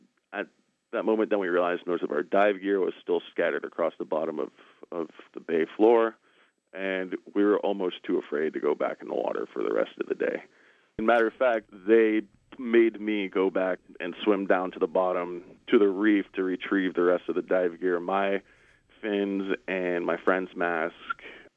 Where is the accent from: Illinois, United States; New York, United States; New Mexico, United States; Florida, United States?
Florida, United States; Miami; I grew up here in Miami, and my father would take me out fishing in Biscayne Bay on a regular basis throughout my childhood. Even to today, we still fish here in Miami.